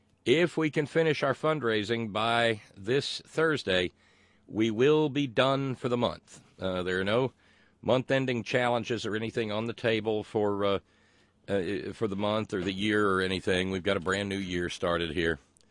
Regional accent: the South, United States; And growing up in the South, well, there were a lot of years of just watching them lose and lose and lose and lose.

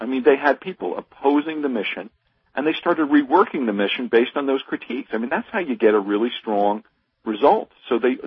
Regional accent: Pennsylvania, United States; I'm from Pennsylvania, grew up there, live there now.

